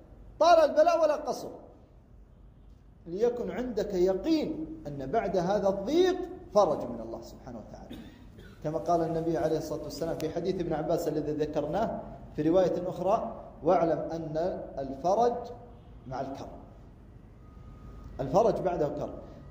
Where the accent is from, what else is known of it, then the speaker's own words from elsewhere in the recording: Kuwait; وأنا كنت أظن أن المثل هذا عندنا في الكويت أو في جزيرة العرب الخليج، لكن طلع عندكم حتى في السودان